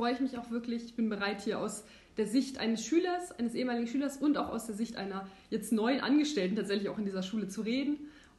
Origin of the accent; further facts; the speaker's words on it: Vechelde, Lower Saxony, Germany; Ja, ich komme aus Vechelde tatsächlich.